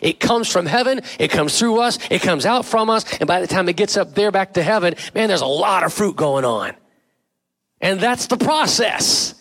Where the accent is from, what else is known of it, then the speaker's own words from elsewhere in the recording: San Jose, California, United States; now in Rock Hill, United States; I know I grew up San Jose. I grew up in California. Grew up in San Jose my teenage years.